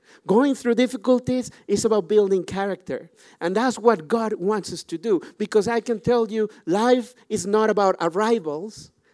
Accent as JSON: {"language": "English", "country": "Mexico", "second_language": "English", "said": "In Mexico, I'm originally from Mexico, but it's normal, 4 hours in the kitchen"}